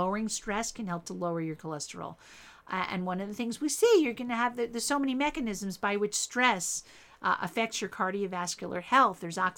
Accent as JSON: {"language": "English", "town": "East Windsor", "region": "New Jersey", "country": "United States", "tie": "born or raised there", "said": "hawthorn is special to me because I grew up on Hawthorn Lane in East Windsor, New Jersey."}